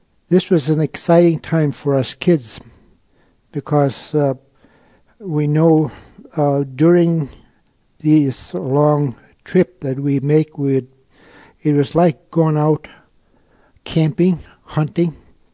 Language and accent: English; Igiugig, Alaska, United States; born there; It's 280 miles from Anchorage. And it was here that I was physically born. In fact, I must say I was born in Igigik two times. My mom and dad were also a fisherman, and we lived in a village called Kanadik.